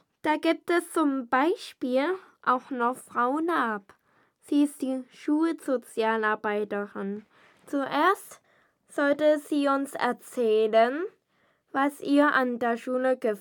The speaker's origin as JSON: {"language": "German", "town": "Eilenburg", "region": "Saxony", "country": "Germany", "said": "Ich komme aus Einenburg, ganz in der Nähe von Leipzig."}